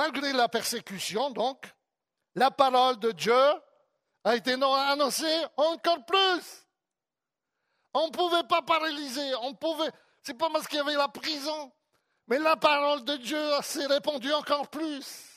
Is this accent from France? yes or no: no; Poland; Vous savez que j'ai grandi en Pologne. C'était le communisme.